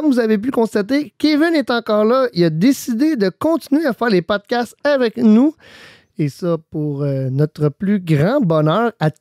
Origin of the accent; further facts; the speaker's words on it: Quebec, Canada; accent: Quebec; J'ai un accent québécois.